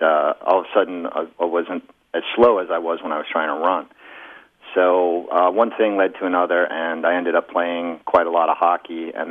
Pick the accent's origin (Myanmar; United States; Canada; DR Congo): United States; Boston, Massachusetts; I grew up in Boston, and everybody played hockey.